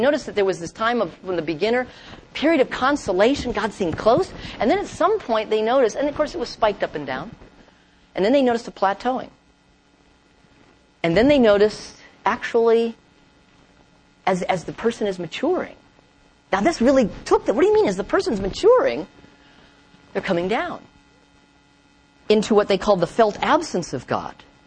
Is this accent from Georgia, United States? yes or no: no; North Dakota, United States; I was raised in North Dakota in a farming community